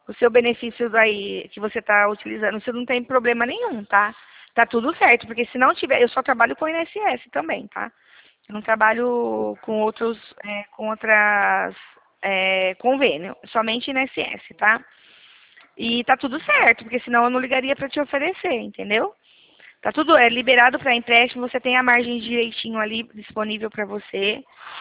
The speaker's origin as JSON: {"language": "Portuguese", "town": "Araras", "region": "São Paulo", "country": "Brazil", "said": "Ah, nós somos de Araras, São Paulo."}